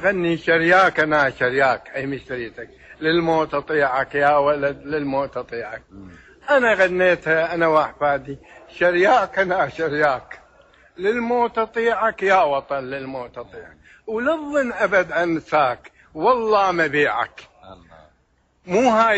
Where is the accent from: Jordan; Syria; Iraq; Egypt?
Iraq; وأنا أول عراقي يقبل اسمه دوليا في مكتب جنيف الدولي